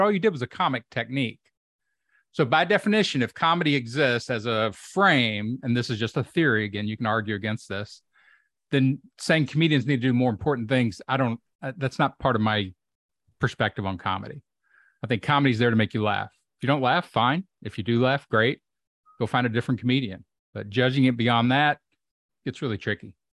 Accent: Kentucky, United States; I'm from Kentucky. So you're going to have to give me some, you know, articulation break.

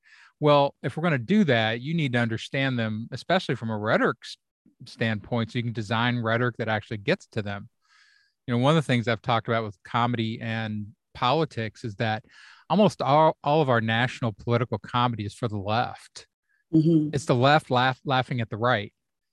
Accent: Kentucky, United States; also born or lived in Florida / North Carolina / Ohio / Texas; And I grew up in the South. So I'm from Kentucky and I've lived in Florida, North Carolina, Ohio, like at the center of the country most of my life, Texas.

